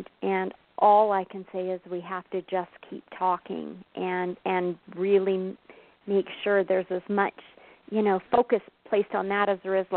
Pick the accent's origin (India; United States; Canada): Canada; We are from Canada